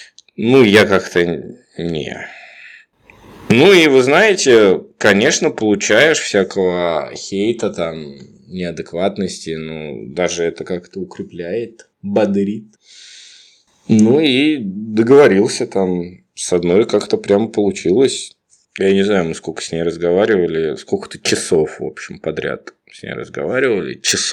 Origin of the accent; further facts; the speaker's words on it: Moscow, Russia; Да мне стыдно, что я из Москвы.